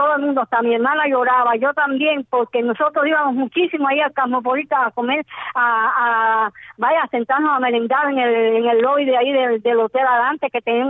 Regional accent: Camajuaní, Villa Clara, Cuba; now in Miami, United States; ahí en Miami, y los que me están oyendo, que seguro que me están oyendo en mi tierra, ahí en Camajuaní

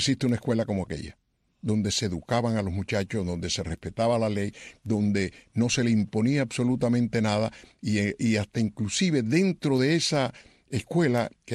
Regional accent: Cuba; moved away as an adult; now in United States; Cuando éramos niños en Cuba, hasta los 30 años que salimos de Cuba, que teníamos, estábamos después de los 30 años, y en Estados Unidos

